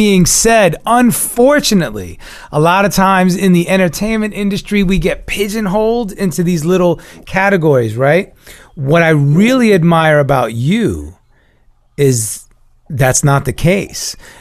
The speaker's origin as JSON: {"language": "English", "region": "New York", "country": "United States", "said": "I'm from New York. I know you've been plenty of time in New York."}